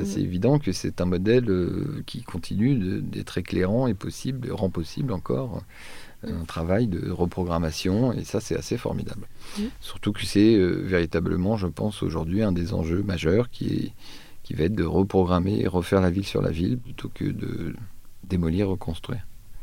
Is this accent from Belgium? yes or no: no; Troyes, Grand Est, France; quand j'ai grandi à Troyes, il y a donc pas mal d'années, la ville était repoussante